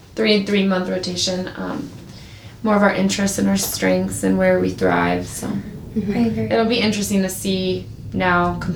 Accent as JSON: {"language": "English", "town": "Chicago", "region": "Illinois", "country": "United States", "said": "especially like I'm from Chicago, so there's a lot of homeless people there and in LA too."}